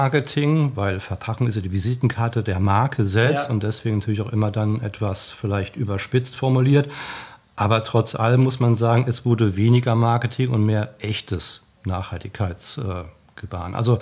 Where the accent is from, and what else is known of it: Germany